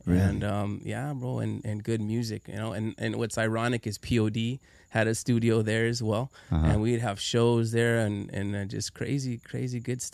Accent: Chula Vista, California, United States; But, yeah, I'm from Chula Vista. Born and raised here in Chula Vista to a family of five boys.

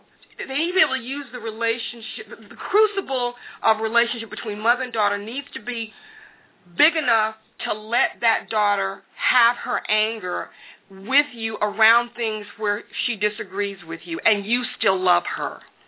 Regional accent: the South, United States; I was brought up in the South. You know, I'm African-American

